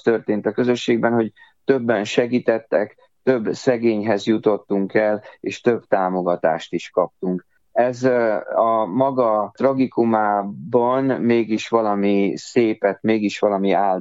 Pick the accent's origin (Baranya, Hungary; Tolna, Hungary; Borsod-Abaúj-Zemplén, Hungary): Baranya, Hungary; Pécs; én születésem óta pécsi vagyok